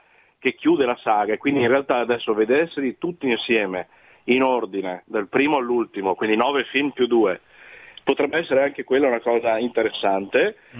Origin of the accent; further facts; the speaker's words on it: Rovigo, Veneto, Italy; now in Trieste, Italy; io sono originario di Rovigo intanto, che Rovigo. È la Veneta, quindi comunque è sempre il nord-est. Vivo a Trieste da una decina, da 10 anni